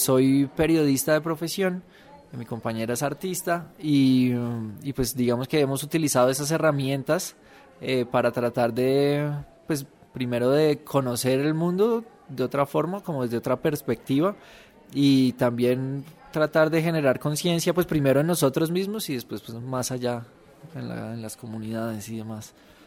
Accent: Colombia; soy colombiano

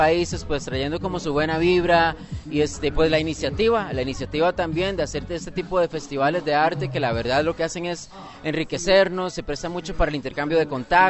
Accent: Costa Rica; originalmente vengo de Costa Rica.

